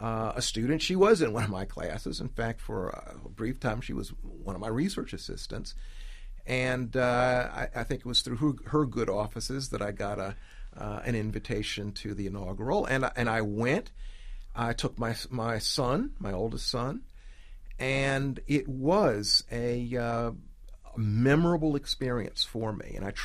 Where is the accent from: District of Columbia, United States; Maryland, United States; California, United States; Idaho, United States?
District of Columbia, United States; Washington; I had never been to an inauguration, even though I grew up in Washington, D.C.